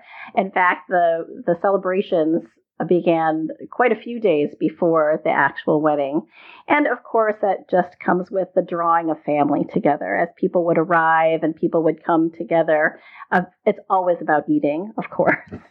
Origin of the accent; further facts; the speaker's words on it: United States; And as an American going to these receptions, I think the first thing that came to my mind is how transparent and see-through these were.